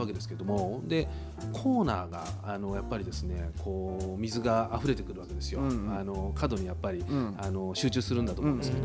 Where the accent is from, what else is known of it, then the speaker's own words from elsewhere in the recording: Yokosuka, Kanagawa, Japan; 横須賀は僕がこう生まれ育った43年間では